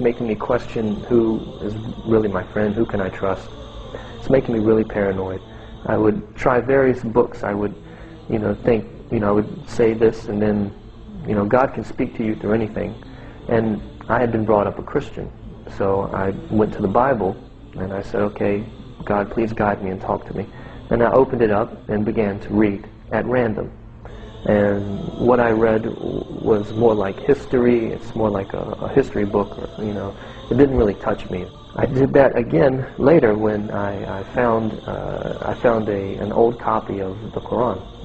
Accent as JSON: {"language": "English", "country": "United States", "said": "I'm from America."}